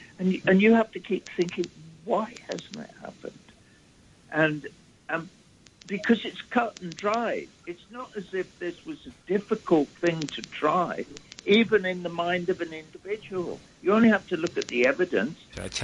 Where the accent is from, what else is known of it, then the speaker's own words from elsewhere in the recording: England, United Kingdom; I'm English.